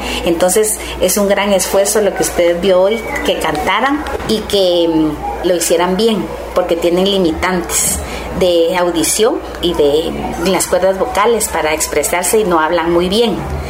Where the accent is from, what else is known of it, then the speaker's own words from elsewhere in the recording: Guatemala; nosotros como guatemaltecos soñamos un mejor país